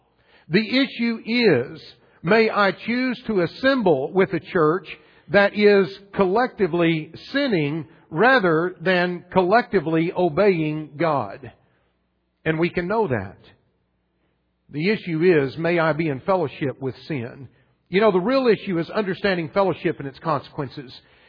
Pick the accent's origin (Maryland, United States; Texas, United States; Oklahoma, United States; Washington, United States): Oklahoma, United States; I had a very good friend back in Oklahoma, moved to my hometown that I grew up